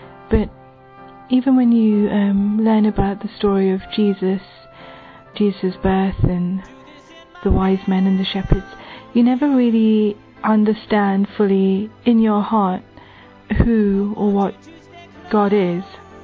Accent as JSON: {"language": "English", "region": "England", "country": "United Kingdom", "said": "I'm from England, and I'm 27 years old."}